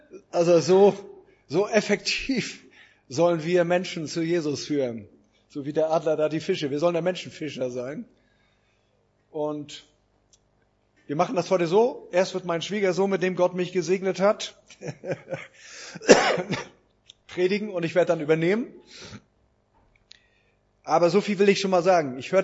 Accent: Lauenburg, North Rhine-Westphalia, Germany; Ich freue mich, dass ich wieder in meiner Heimatstadt Lauenburg mal wieder sein darf.

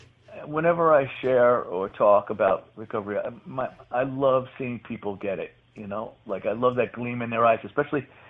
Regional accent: The Bronx, New York, United States; I mean, I grew up in the Bronx, so that just makes me a talker right from the get go.

